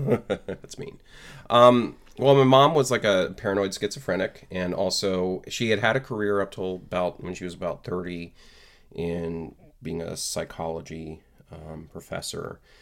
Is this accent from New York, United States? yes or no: no; Florida, United States; born there; So I was born in Florida, and that's where my mom taught college.